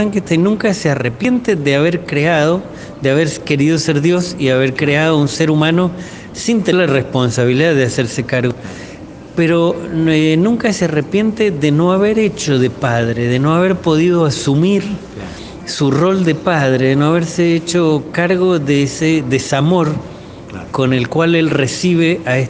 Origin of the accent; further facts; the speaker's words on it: Mendoza, Argentina; also born or lived in Italy; pero yo soy mendocino y siempre voy a ser mendocino y nunca, por ejemplo, nunca se me ocurrió irme a vivir a Buenos Aires.